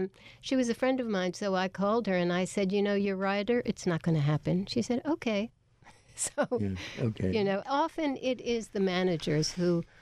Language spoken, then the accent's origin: English; United States; I am political in that, sure, I'm an American, and I'm really upset about this election, just like all the other Americans.